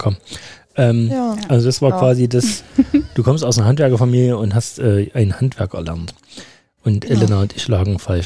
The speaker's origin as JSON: {"language": "German", "town": "Stollberg", "region": "Saxony", "country": "Germany", "said": "Ich komme aus Stolberg, also zwischen Chemnitz und Zwickau."}